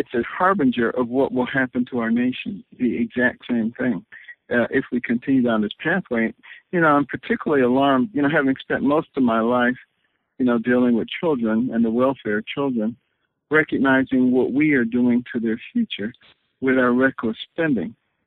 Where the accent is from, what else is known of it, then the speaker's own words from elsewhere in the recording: Detroit, Michigan, United States; I grew up in Detroit, and, you know, it was once the most prosperous city in the nation